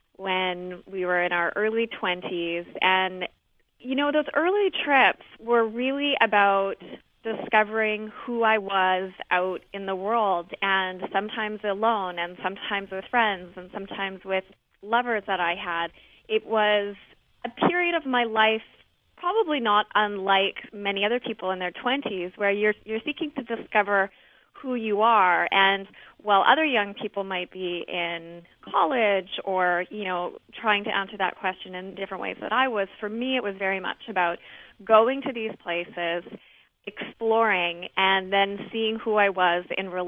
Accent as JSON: {"language": "English", "region": "Alberta", "country": "Canada", "tie": "born or raised there", "said": "this small agricultural city that I was growing up in Central Alberta."}